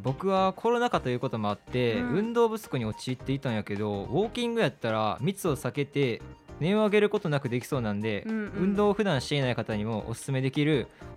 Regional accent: Kyoto, Japan; 僕は京都育ちなんですけど、

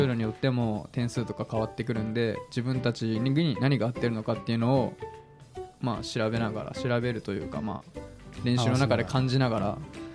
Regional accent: Hokuriku, Japan; 僕も北陸出身なんで、あの北陸とかは全然ないんですよダブルダッチが。

